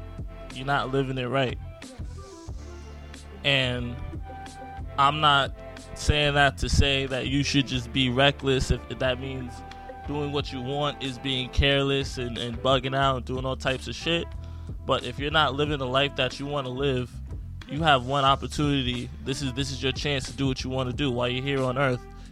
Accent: Jamaica, Queens, New York, United States; So yeah, I'm born and raised in Jamaica, Queens, New York. Just turned 30 last week.

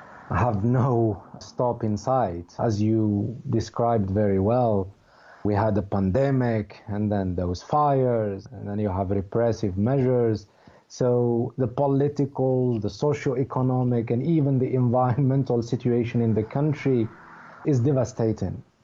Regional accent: Skikda, Skikda Province, Algeria; even in my hometown where my small family lives, Skikta, in the eastern part of the country.

